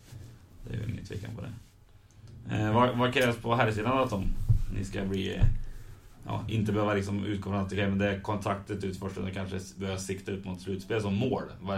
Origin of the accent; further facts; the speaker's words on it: Hagfors, Värmland, Sweden; Jag kommer från Hagfors då.